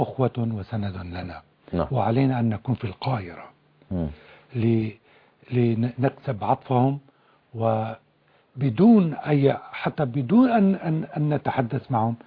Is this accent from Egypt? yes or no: no; Syria; عندنا في سوريا نسيج وطني مختلف قومي وطائفي